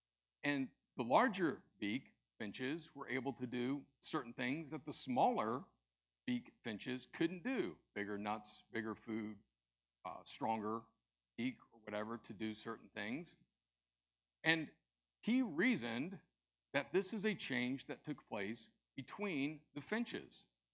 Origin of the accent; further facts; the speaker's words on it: Dayton, Ohio, United States; As Pastor said, I grew up in Dayton, Ohio, and I grew up in the church.